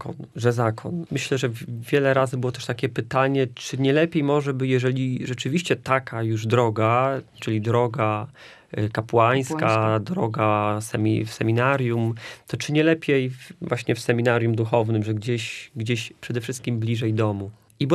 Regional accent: southern Poland, Poland; bardzo lubię chodzić po górach, bo jestem z południa Polski.

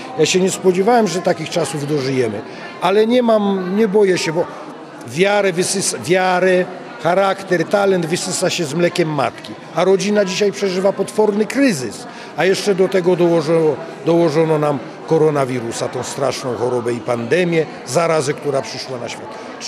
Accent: Kraków, Lesser Poland, Poland; moved away as an adult; also born or lived in Masovian Voivodeship; Ja jestem góral z Krakowa. Ja się urodziłem w Beskidzie Wyspowym. Dzieciństwo przeżyłem w Krakowie, młodość na Mazowszu, a czasy studiów w Wielkopolsce, więc jestem podróżnikiem, misjonarzem od 30 lat poza Polską.

